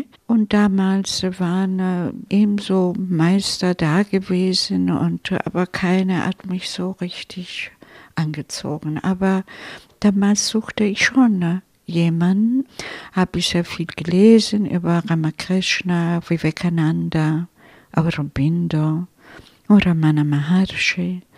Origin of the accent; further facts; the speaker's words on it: Italy; German is a second language; ich bin Italienerin und trotzdem evangelisch. Ich bin eine Waldenserin, eine von diesen Ur-Protestanten.